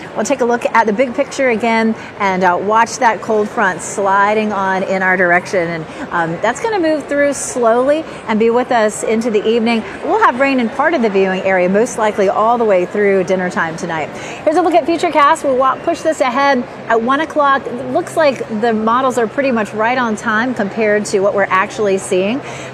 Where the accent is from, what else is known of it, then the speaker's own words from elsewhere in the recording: Raleigh, North Carolina, United States; I grew up in Raleigh. I've been coming to the fair since I was probably 3 or 4 years old.